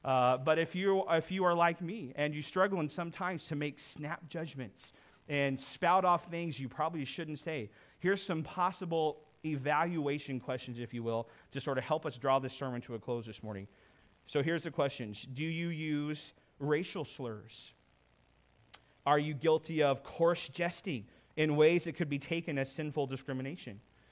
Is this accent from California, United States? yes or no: no; Oklahoma, United States; now in Canada; I was raised in Oklahoma in the United States. Anybody here raised in Oklahoma in the United States?